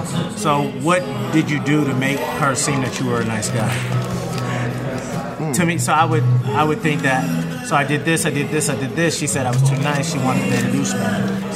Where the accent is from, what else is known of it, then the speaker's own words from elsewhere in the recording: Detroit, Michigan, United States; now in Los Angeles, United States; No, I'm from Detroit, Michigan, originally. I've been in Los Angeles about 8 years.